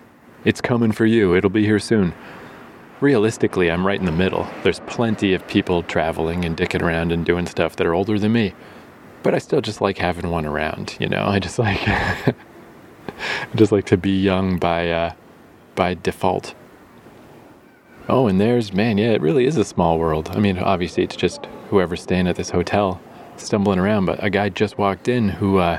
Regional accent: Canada; and I was like, yeah, Canada, man, I'm from Canada.

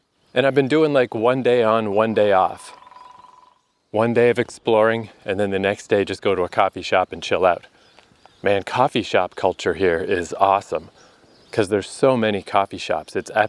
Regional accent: Canada; now in Busan, South Korea; make my way back to my hometown. But a flight from Busan to fucking Toronto, a cheap one that still takes 31 hours and weird transfers and stuff, is $1,600. Yikes. Like, what the fuck? It's because Canada's just so big and empty.

